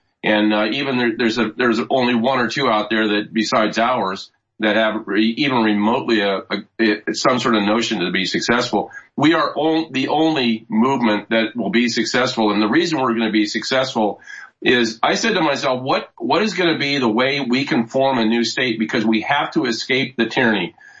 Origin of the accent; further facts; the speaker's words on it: California, United States; I wasn't born here, but I was 6 months into being alive. I was brought here. So I'm a Californian.